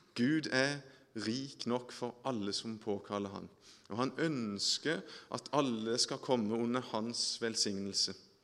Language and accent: Norwegian; Hornnes, Agder, Norway; Når jeg var liten guttunge, så var det dugnad hjemme på bedehuset. Da bygde vi om og bygde ut og hele bedehuset hjemme på Hornes i Aust-Agder.